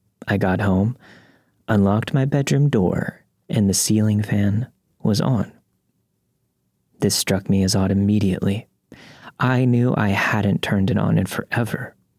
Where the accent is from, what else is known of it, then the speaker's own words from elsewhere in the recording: Australia; born there; I was born in Australia.